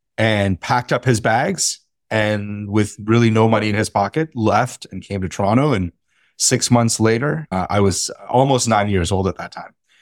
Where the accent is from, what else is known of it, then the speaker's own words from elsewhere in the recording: Patna, Bihar, India; And I grew up, I think, much the way many Indian kids growing up in Patna in the 70s did.